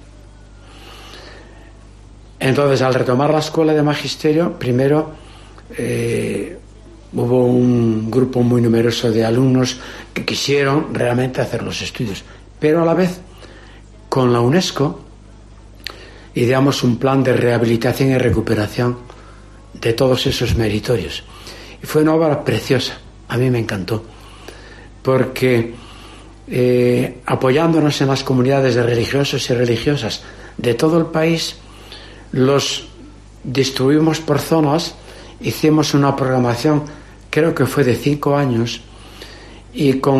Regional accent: Santiago de Compostela, Galicia, Spain; also born or lived in Valladolid / Burgos; Yo soy natural de Compostela. Fui alumno de los hermanos en Santiago y a mis 15 años me fui a la casa de farmacia.

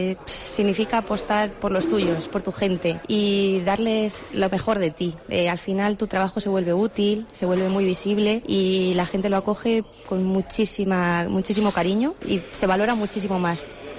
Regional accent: Alcaraz, Castilla-La Mancha, Spain; Pues aposté por mi pueblo, por quedarme, por darle futuro, oportunidad, por criar a mi niño, por vivir cerca de mi familia

